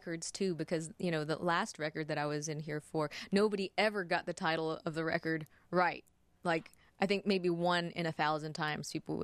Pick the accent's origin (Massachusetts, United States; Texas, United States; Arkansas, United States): Texas, United States; also born or lived in New York; So Texas is all I have known, but it is not where I was born.